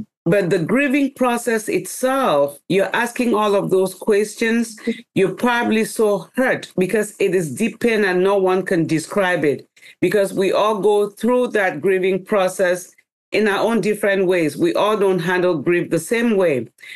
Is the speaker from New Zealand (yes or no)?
no; Cameroon; also born or lived in Canada; now in United States; there was a story that actually took me out of Cameroon. Growing up in Cameroon, you know, as you can tell from the book, I was really daddy's little girl. And growing in Cameroon, I always wanted to be a teacher like my father.